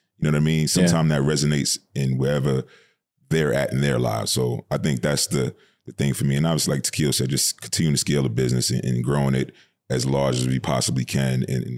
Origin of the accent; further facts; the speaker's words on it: New York, United States; This guy's story, he hated me because I was from New York until he got cool with me.